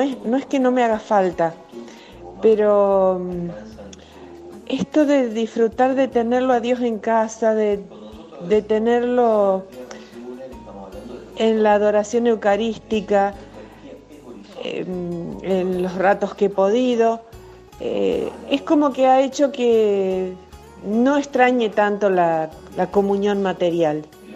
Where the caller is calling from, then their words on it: Tanti, Córdoba, Argentina; de Tanti.